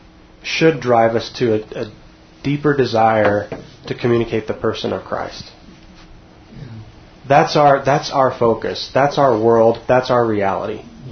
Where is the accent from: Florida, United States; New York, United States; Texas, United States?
Texas, United States; also born or lived in Canada; I came from Texas to Colorado, and I got that dose. I went from, you know, Texas to Canada, and I got the Americans are the problem